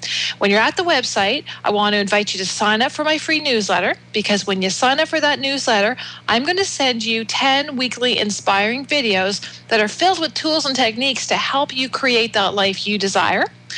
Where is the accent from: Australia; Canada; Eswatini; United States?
Canada; Well, you know, I'm Canadian, and up here in Canada, we have our fireworks on July the 1st